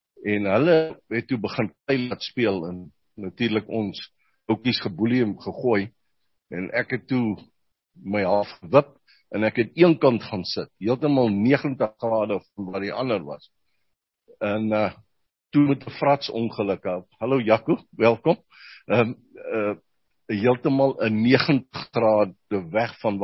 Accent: Pretoria, Gauteng, South Africa; also born or lived in Warmbad; Nee, ek is in Warmbad gebore. Drie broers. Ons is drie broers. Daar gebly vir 'n paar jaar en toe is ons Pretoria toe.

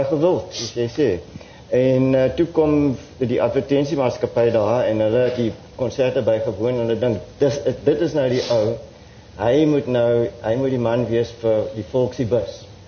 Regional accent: Worcester, Western Cape, South Africa; Wel, ek is een Bolander eindelijk. Ek is op Woeste gebore.

